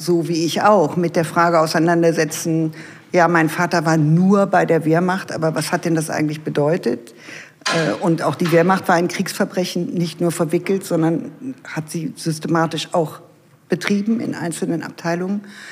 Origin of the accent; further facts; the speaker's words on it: Krefeld, North Rhine-Westphalia, Germany; ich komme aus Krefeld